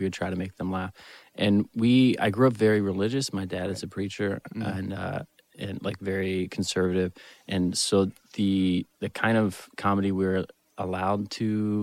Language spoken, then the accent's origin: English; Philadelphia, Pennsylvania, United States; I grew up in the suburbs of Philly.